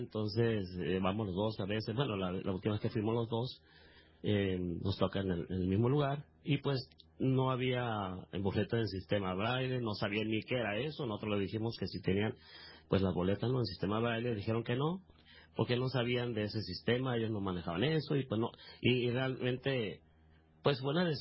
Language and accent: Spanish; Hermosillo, Sonora, Mexico; yo soy ciego, soy de acá de Hermosillo, Sonora